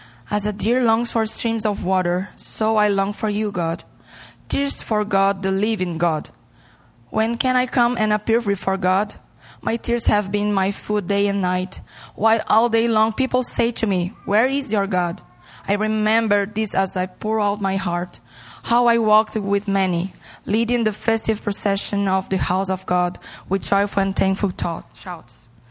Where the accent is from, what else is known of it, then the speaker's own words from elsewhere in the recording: Brazil; English is a second language; moved away; We came from Brazil to pursue a better life, obviously. Brazil is with a really troubled now, and we really are with broken hearts with that.